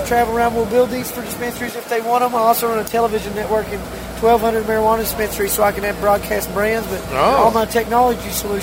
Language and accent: English; Bowling Green, Kentucky, United States; I'm from Bowling Green, Kentucky.